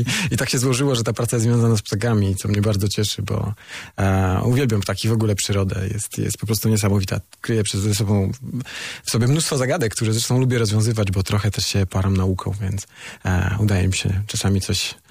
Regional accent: Zamość, Lublin Voivodeship, Poland; Ja pochodzę ze wschodu, z Zamościa. U nas bardzo śpiewnie się mówi.

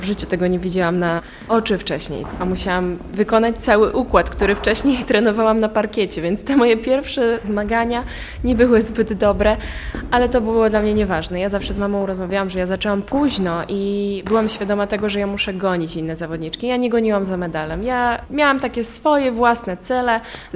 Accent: Podlaskie Voivodeship, Poland; Pochodzę z okolic Białegostoku.

